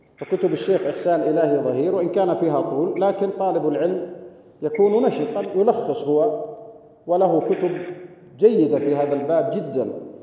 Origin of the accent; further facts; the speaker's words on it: Yemen; كما يقال عندنا في اليمن